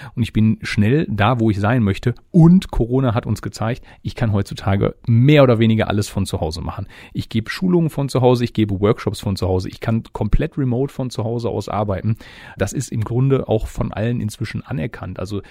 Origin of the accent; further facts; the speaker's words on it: Essen, North Rhine-Westphalia, Germany; now in Hessisch Oldendorf, Germany; ich bin aus Überzeugung mit meiner Frau dann hier nach Hessisch-Oldendorf auch gezogen und habe das hier auch lieben gelernt, weil ich komme aus einem kleinen Vorort von Essen